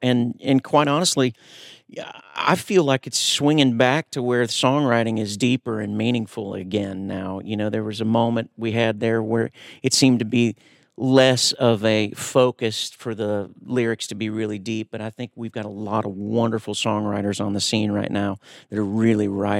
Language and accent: English; Ohio, United States; I grew up in Ohio, but we'd always come down to Nashville for summer vacations.